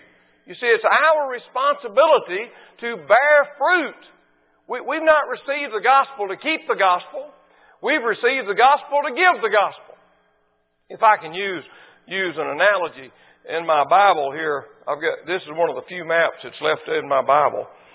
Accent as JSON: {"language": "English", "region": "Mississippi", "country": "United States", "said": "I'm from Mississippi."}